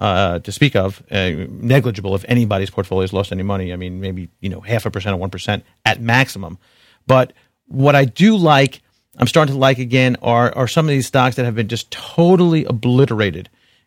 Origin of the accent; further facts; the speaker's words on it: New York, United States; accent: New York; but my New York accent, I guess, is coming through here.